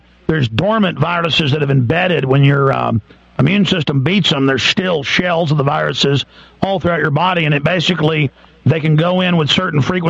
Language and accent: English; United States; We, I'm an American. It's my government. It's my military.